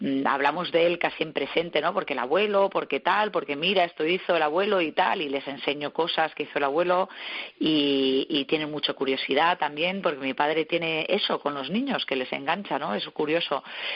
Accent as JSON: {"language": "Spanish", "country": "Spain", "said": "también como españoles, ¿no?, tenemos que sentirnos orgullosos"}